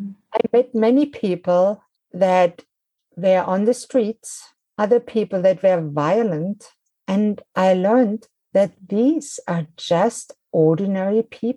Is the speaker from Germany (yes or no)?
yes; Germany; I was born in Germany and raised by a very nice middle-class scientist family.